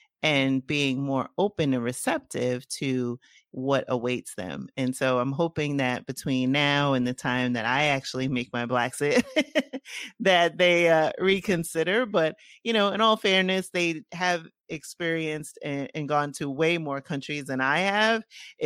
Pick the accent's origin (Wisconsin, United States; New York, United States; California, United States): New York, United States; New York City; when I look back on my own experience growing up in New York City